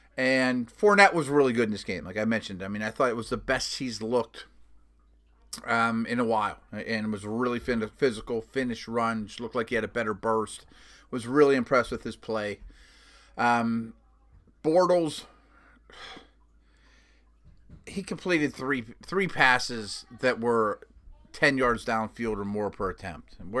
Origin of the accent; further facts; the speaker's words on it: Jacksonville, Florida, United States; starting with the one here that happened in my hometown, a crazy game. Jacksonville 45, Steelers 42.